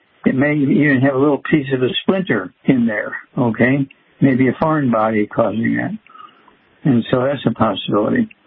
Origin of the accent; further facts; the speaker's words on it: Missouri, United States; Okay, Darlene from my home state, Missouri.